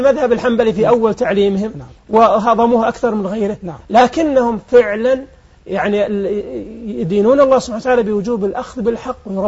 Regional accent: Saudi Arabia; أنا أذكر بعض الكتاب لما حصل تشكيل هيئة كبار العلماء عندنا في السعودية.

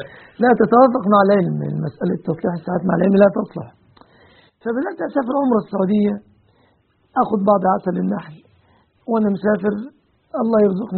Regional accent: Egypt; عندنا في مصر

